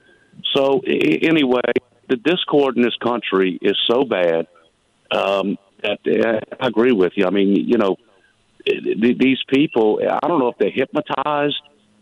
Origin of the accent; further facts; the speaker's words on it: New Orleans, Louisiana, United States; now in Bay St. Louis, United States; I'm born and raised in New Orleans. I've been listening to you. I listened to you back in the day in B97. Listen to it all the time. I moved to Bay St. Louis in 2001, born and raised in New Orleans.